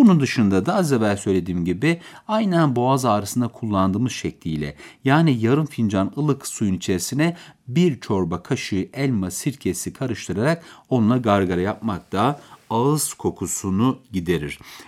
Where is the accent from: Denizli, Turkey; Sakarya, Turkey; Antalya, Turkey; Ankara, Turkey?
Ankara, Turkey; Beypazarı; Anadolu'da ben Beypazarlıyım.